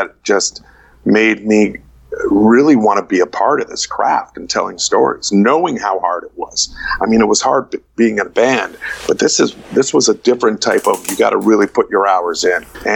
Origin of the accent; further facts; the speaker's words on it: Winnipeg, Manitoba, Canada; Because I was from Winnipeg, I made that decision to go to Vancouver.